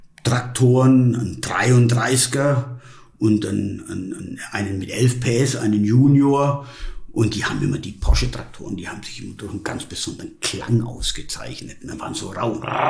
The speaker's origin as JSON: {"language": "German", "town": "Rothenburg", "region": "Bavaria", "country": "Germany", "tie": "born or raised there", "also_born_or_lived": "Schillingsfürst / Wettringen", "said": "Ja, ich bin gebürtig aufgewachsen, Schule gegangen in Rothenburg, geboren in Schillingsfürst. Und mein Vater war Zahnarzt in Wettringen, einem 430-Seelen-Ort. Und da bin ich aufgewachsen"}